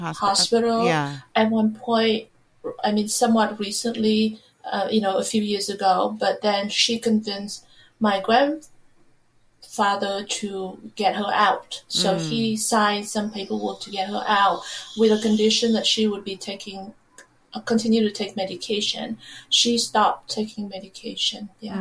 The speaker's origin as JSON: {"language": "English", "country": "Vietnam", "tie": "born or raised there", "said": "I grew up in Vietnam, so the society is very much against divorce and broken families."}